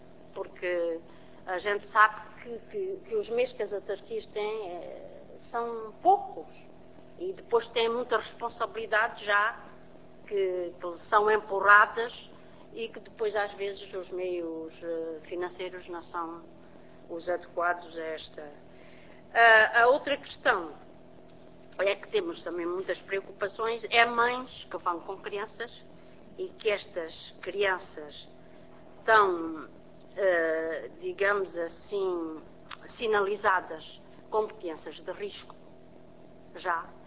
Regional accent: Moura, Beja, Portugal; Nós somos de Moura, temos que nos deslocar a Beja para darmos o apoio.

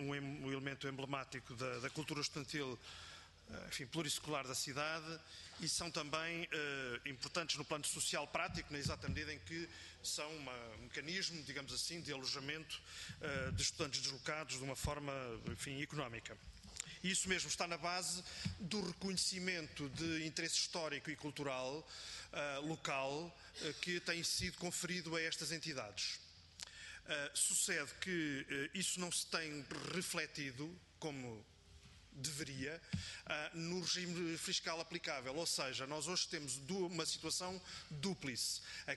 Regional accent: Coimbra, Portugal; Sou natural de Coimbra, vivo em Coimbra

